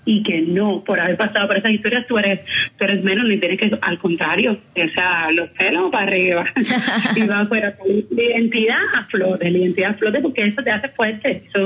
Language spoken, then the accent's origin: Spanish; Cuba; De cómo posesionar y también, o sea, posesionarse uno como cubano